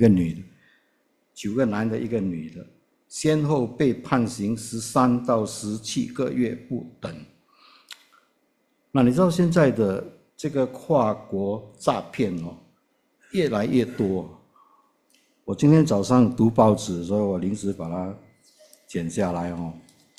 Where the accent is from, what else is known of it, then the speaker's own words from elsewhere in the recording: Fujian, China; accent: Hokkien; 我们福建话讲一条瓦灵啊